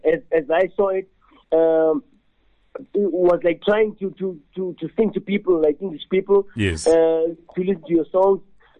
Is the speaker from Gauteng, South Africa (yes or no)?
no; Cape Town, Western Cape, South Africa; like I grew up in Cape Town and reggae, you know.